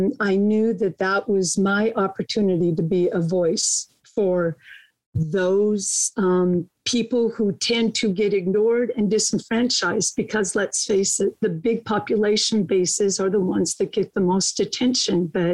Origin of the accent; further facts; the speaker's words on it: Boring, Oregon, United States; I was born and raised in Boring, Oregon, and everybody thinks I'm dissing the state, but the little town that I grew up in is actually called Boring.